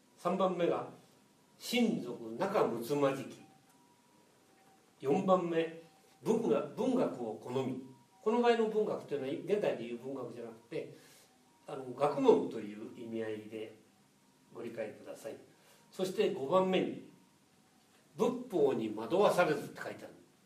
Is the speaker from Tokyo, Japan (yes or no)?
no; Gunma, Japan; 私は群馬県出身なんですね。